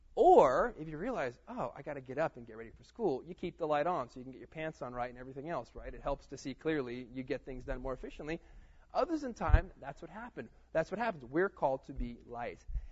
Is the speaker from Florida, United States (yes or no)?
yes; Florida, United States; I'm a Dolphins fan because I'm from Florida